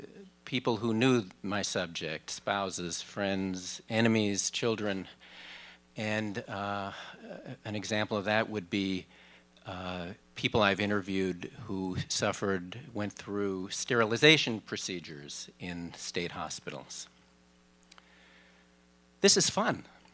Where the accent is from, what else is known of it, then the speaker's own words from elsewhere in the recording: Minneapolis, Minnesota, United States; one day I traveled from my hometown, Minneapolis, to a town in Northern California, Fairfield, California